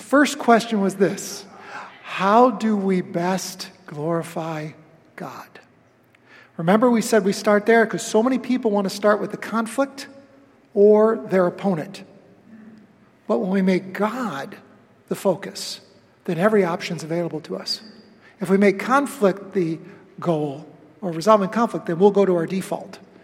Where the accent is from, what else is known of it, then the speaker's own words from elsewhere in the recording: Webster, United States; A week ago, my wife and I traveled up to Webster, my hometown.